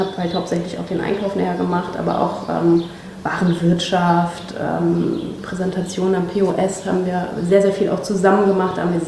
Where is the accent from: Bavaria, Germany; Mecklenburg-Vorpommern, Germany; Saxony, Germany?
Mecklenburg-Vorpommern, Germany; Also ich bin hier aufgewachsen im Norden und zwar auf dem Fischland. Habe da quasi meine Kindheit verbracht und meine Jugend.